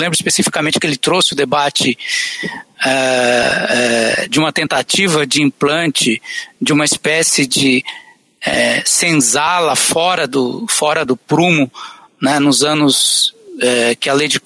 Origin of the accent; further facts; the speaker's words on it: Serra dos Pais, Brazil; uma foto da Serra dos Pais, que é o lugar de onde eu vim, né, e que é o Brasil profundo, né, a roça, né, não tinha luz elétrica